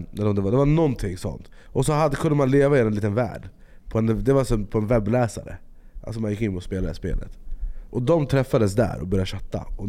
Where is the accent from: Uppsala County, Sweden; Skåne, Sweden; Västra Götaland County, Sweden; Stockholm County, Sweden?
Stockholm County, Sweden; Jordbro; jag är uppvuxen i Jordbro, som är en förort. Idag är den absolut vad man kallar för ett utsatt område.